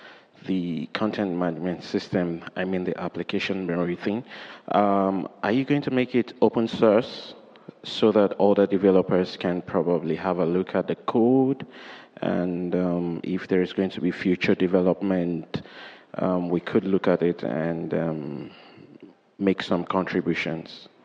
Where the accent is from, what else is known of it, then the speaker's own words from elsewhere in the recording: Nigeria; I'm from Nigeria.